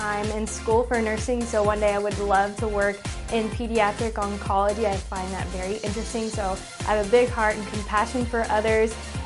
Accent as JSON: {"language": "English", "town": "Houston", "region": "Texas", "country": "United States", "tie": "born or raised there", "said": "So I'm from Houston, Texas. My whole family is huge Houston Texans fans, so I've grown up as a little girl watching the Texans"}